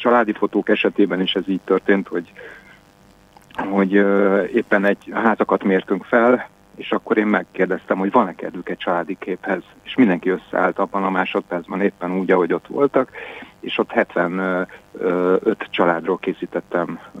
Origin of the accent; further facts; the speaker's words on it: Budapest, Hungary; Én a 9. kerületben nőttem fel, nem túl jó környéken, amikor én gyerek voltam 1972-ben